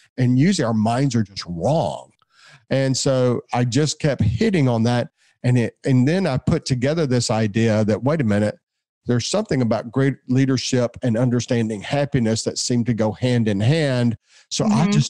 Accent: Memphis, Tennessee, United States; But anyway, I grew up in Memphis and like I say, just an old Memphis guy. And then I've lived everywhere since I started being what I call an academic vagabond.

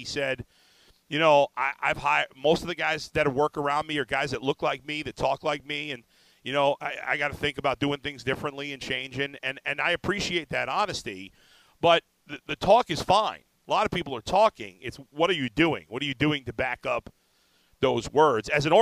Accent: New York City, New York, United States; I mean, growing up in New York, I don't remember anybody wearing like boots in Brooklyn.

